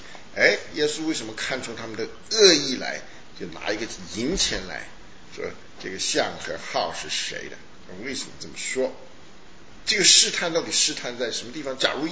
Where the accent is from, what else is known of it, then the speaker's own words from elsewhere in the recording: China; 因为这是一个我们中国人讲，这是一个伪政权。